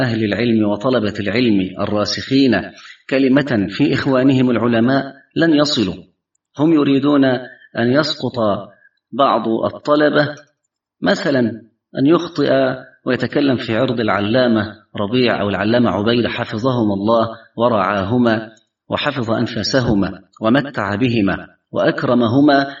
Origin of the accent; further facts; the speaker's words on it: Egypt; وعندنا في مصر